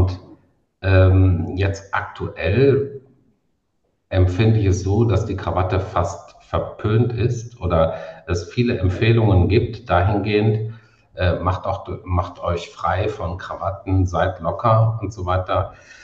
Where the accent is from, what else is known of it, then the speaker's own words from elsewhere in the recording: Rhineland, Germany; Das ist für mich jetzt als Rheinländer sowieso eine, ja, ich sag mal, vielleicht sehr typisch. Die Rheinländer sind etwas direkt.